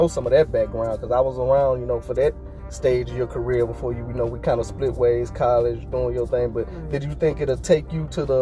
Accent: Alexandria, Louisiana, United States; We're from Alexandria, Louisiana, by the way.

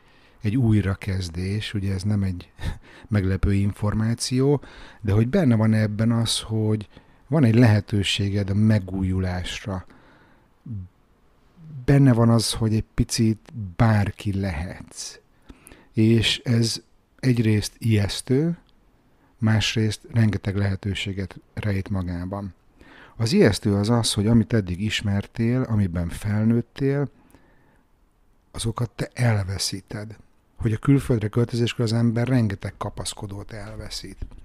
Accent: Hungary; now in Stockholm, Sweden; És akkor nyilván ez följön, hogy Magyarországról.

